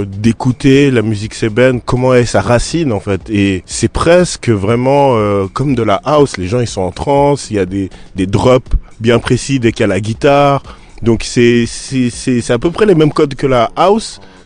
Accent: Switzerland; Et en Suisse, je suis un Congolais. Donc moi, ça me va, j'arrive à jongler des deux. Je dirais que j'ai une éducation suisse parce que voilà, je suis né en Suisse. Mais je sais que le cœur, le sang, la sensibilité musicale, ça vient du Congo

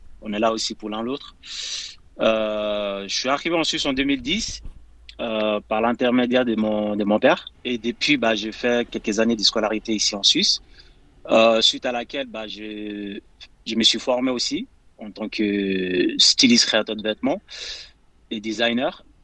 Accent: Guinea; j'ai vécu en tout cas en tant que réfugié en Guinée. Là où j'ai passé la majeure partie de mon enfance, là où j'ai grandi. J'étais dans des camps réfugiés avec ma grand-mère

